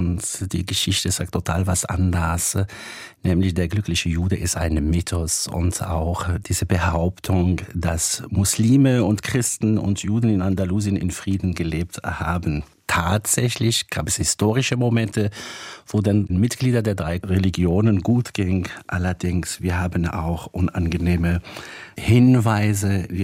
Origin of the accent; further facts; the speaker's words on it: Tlemcen, Tlemcen Province, Algeria; Das habe ich schon als Kind mit 5 oder 4 in der Koranschule in Algerien, in Tlemcen, kennengelernt.